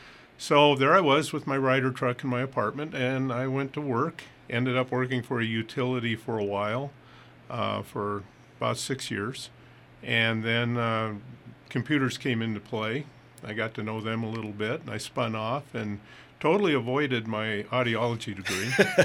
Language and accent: English; Pocatello, Idaho, United States; I grew up around Idaho State. I was a one of the kids running around at the Spud Bowl when they shouldn't have been, and football games.